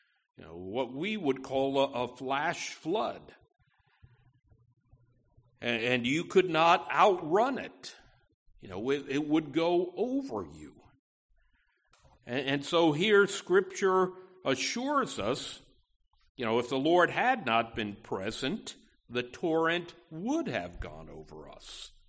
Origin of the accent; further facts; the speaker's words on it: Schenectady, New York, United States; You know, in my hometown, Schenectady, New York, right on the banks of the Mohawk River, usually a gentle, calm river